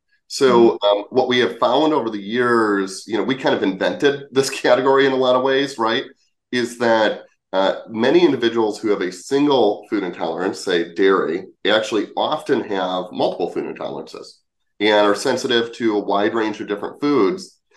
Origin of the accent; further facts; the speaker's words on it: Wisconsin, United States; I'm originally from Wisconsin. I love dairy.